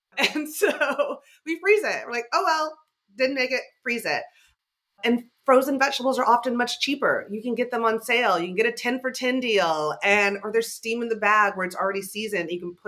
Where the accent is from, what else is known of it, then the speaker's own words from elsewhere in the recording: Fresno, California, United States; now in Georgia, United States; As I mentioned at the top, I'm from Fresno, California, which, butt of many jokes, but it is just, there's food everywhere.